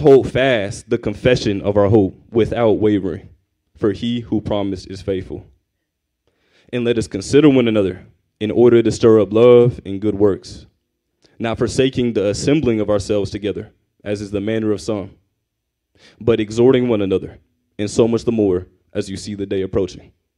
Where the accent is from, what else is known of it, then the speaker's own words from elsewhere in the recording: Kansas City, Kansas, United States; moved away; also born or lived in Dallas, Texas; If you didn't know, I'm originally from Kansas City. I was born in Kansas City, Kansas, but me and my family moved to Dallas, Texas in 2014